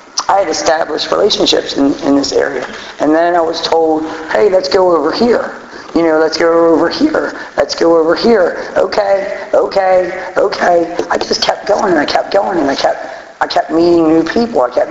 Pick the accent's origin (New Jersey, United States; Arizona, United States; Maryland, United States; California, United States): Maryland, United States; Baltimore; I'm from West Side, Baltimore City. That's where I was born. That's where I was raised.